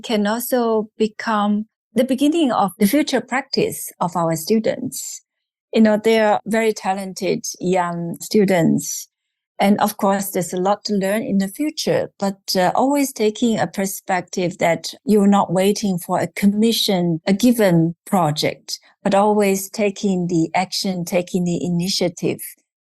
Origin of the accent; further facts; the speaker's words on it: Fujian, China; English is a second language; instead of going out, I'm actually going back to my hometown. Our current project is actually just right in my home city. We have worked with a small island. It's called Meizhou Island.